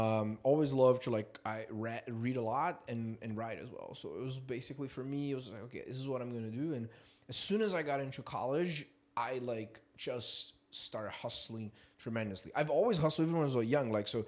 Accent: São Paulo, Brazil; I was basically born and raised in Sao Paulo, middle class family. So we were never poor, but we were never wealthy.

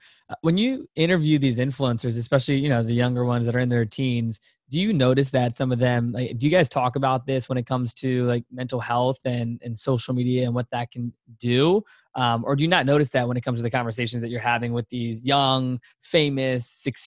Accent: Virginia, United States; my mom's from Jersey. I'm from Virginia. So East Coast is in my blood for sure.

